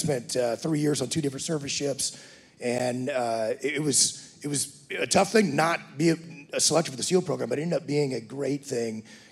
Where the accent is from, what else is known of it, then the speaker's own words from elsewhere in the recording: Woodville, Texas, United States; I grew up in East Texas, a little town called Woodville, just north of Beaumont.